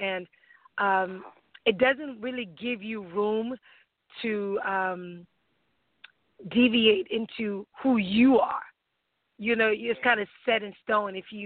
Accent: Nigeria; now in United States; Growing up in Nigeria, having one way of thinking, and then coming to the United States or coming back to the United States with that way of thinking

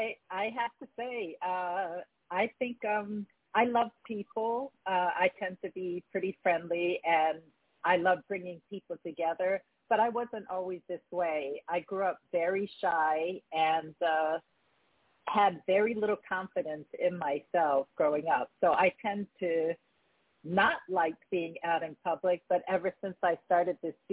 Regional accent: New Jersey, United States; first language Korean; English is a second language; also born or lived in Japan / South Korea; I grew up in South Jersey, but mainly I'm an Army brat. My father was African-American. He served in the Army, and we lived in Japan and Korea as well. So actually, my first language was not even English. My mother is Korean.

